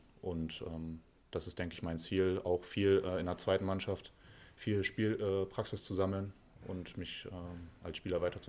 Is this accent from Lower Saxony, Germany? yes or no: yes; Göttingen, Lower Saxony, Germany; ich bin in Göttingen geboren, habe mein ganzes Leben bis jetzt hier verbracht.